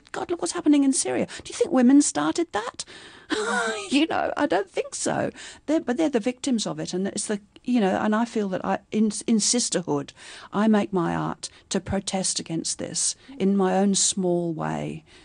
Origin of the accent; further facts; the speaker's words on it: England, United Kingdom; I'm English, and as a young student, the American Army military came and put a war base with cruise missiles, nuclear weapons, on Greenham Common, which was a public land, big area.